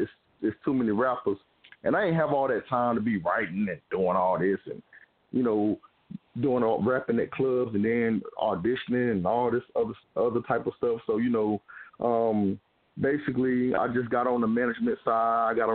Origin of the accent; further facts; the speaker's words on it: Greenville, North Carolina, United States; I was born and raised in Greenville, North Carolina, basically. I stayed all over the place, like, you know, the little countries and stuff like that.